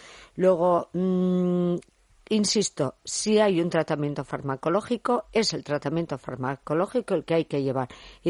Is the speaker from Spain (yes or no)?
yes; Santurtzi, Basque Country, Spain; Los salados estamos aquí, al lado de la mar. Pues esto es lo que tiene. Sobre todo en mi pueblo, perdón, claro.